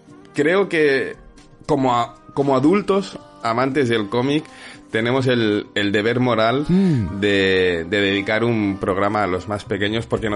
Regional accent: Spain; siendo un niño español en los 80

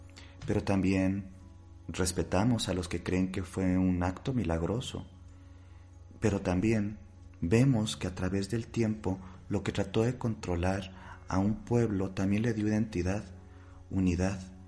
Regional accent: Mexico; en este caso yo, como mexicano también

